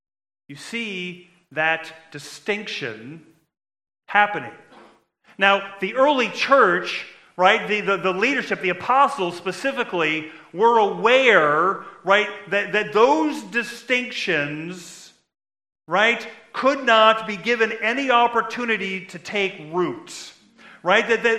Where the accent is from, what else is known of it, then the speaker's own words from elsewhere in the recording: United States; Hey, listen, I am an American. Born and raised